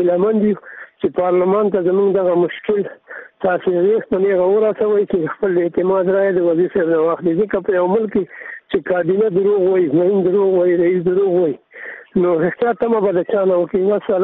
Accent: Laghman, Afghanistan; زه د لغمان ولایت نه یو ښوونکی

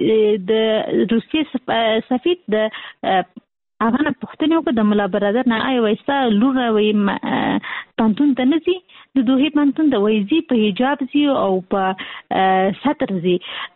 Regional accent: Kabul, Afghanistan; موږ خاصي د کابل یو.

